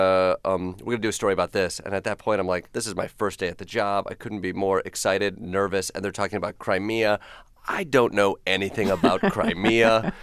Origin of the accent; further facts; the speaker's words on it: Kalamazoo, Michigan, United States; when I tell people I'm from Kalamazoo, they're like, "Oh, that's a fake name."